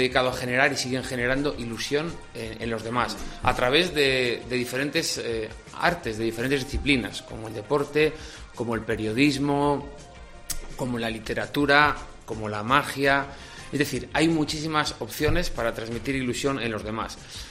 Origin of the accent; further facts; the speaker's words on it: Zamora, Castile and León, Spain; Aquí somos de Zamora, no somos de Bilbao.